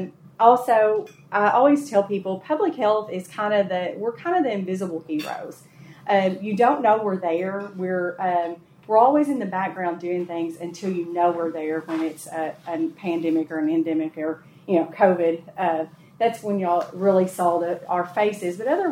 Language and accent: English; United States; I'm originally from Caldwell County. The last 15 years, I've lived in Troy County